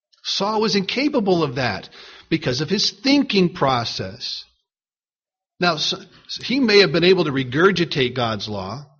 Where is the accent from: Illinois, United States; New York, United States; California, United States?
Illinois, United States; Chicago; and I said I was from Chicago, I could see people, you know, kind of taking a step back.